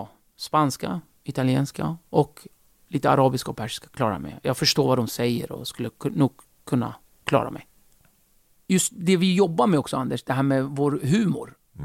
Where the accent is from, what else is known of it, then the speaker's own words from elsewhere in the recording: Turkey; now in Sweden; Alltså, vi flydde ju då från Turkiet, som då var fascistiskt. Och jag gick ju i skolan, i turkisk skola, där jag fick avsäga mig all min kurdiska bakgrund.